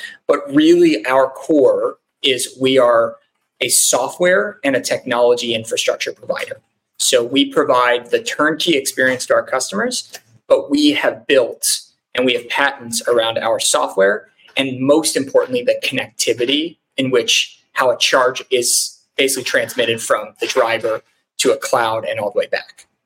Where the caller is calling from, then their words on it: Dallas, Texas, United States; I'm calling in from Dallas, Texas.